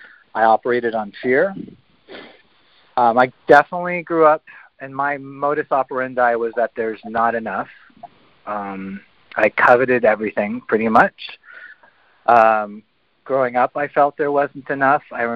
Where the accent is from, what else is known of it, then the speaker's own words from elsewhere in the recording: Los Angeles, California, United States; and I'm from Los Angeles.